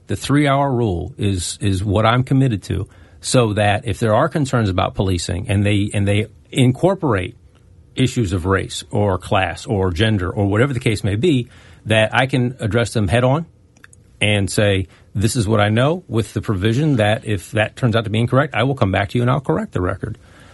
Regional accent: Maryland, United States; I grew up in Prince George's County

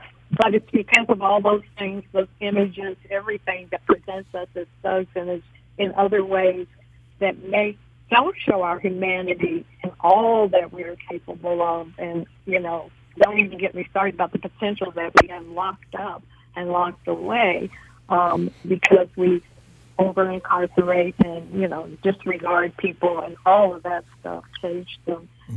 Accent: Beaufort, South Carolina, United States; You know, when I grew up partially in Buford, South Carolina, and I know we had to know.

